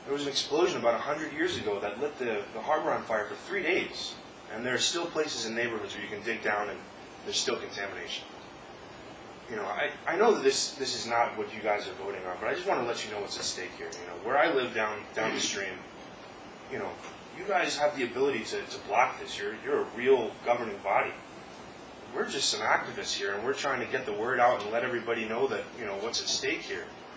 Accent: Chatham, New Jersey, United States; I'm from Chatham Borough.

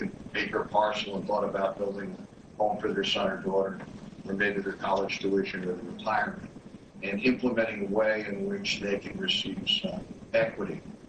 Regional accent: New Jersey, United States; Born and raised in this state, I've watched it become urbanized and sprawled and dumped on and remembered most for our parkway, turnpike exits, and the Bay of Barrel Works.

